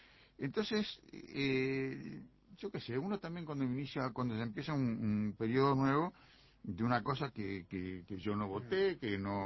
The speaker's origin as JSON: {"language": "Spanish", "country": "Uruguay", "said": "Yo también, no sé si porque soy uruguayo o porque tengo más de 70 años"}